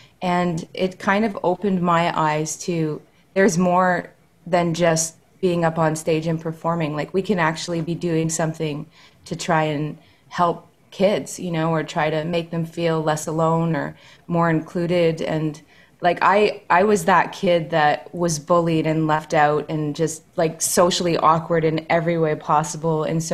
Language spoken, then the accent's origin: English; Canada; a little girl growing up in Canada, you know, being French Canadian